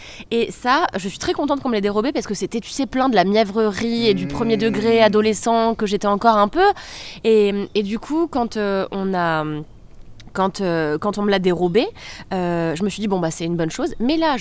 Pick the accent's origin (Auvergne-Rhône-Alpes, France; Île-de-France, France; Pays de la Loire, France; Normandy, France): Île-de-France, France; Paris; c'est une Parisienne pure souche qui vous dit ça. Je suis née, j'ai grandi à Paris